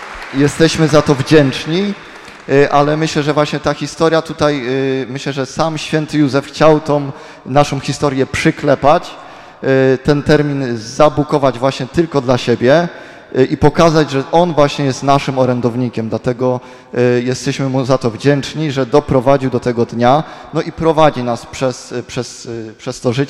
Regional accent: Koźminek, Greater Poland Voivodeship, Poland; ja pochodzę z Koźminka, moja żona z Krotoszyna.

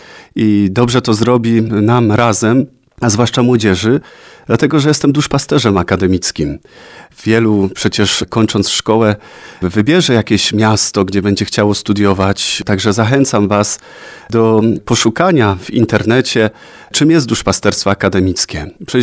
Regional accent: Lewków, Greater Poland Voivodeship, Poland; now in Wrocław, Poland; Przyjeżdżam do studia nagrywać audycję z Wrocławia, ale pochodzę z Lewkowa, tutaj z terenu diecezji kaliskiej.

